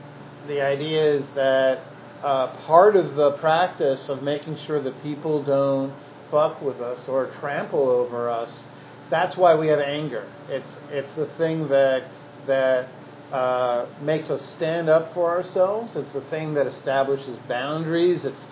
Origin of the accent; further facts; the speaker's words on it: New York, United States; And so, as a New Yorker, that's an invitation to dance, basically.